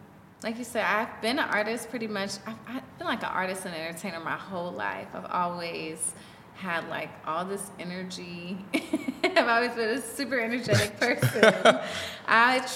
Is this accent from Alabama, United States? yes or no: yes; Huntsville, Alabama, United States; also born or lived in Indianapolis; now in St. Louis, United States; I'm not from Indianapolis either. I'm from Alabama.